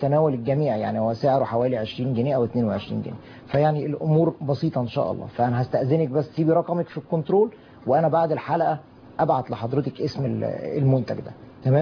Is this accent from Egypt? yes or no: yes; Mansoura, Dakahlia, Egypt; انا يعني متحيز شويه للمنصوره على اساس ان انا من المنصوره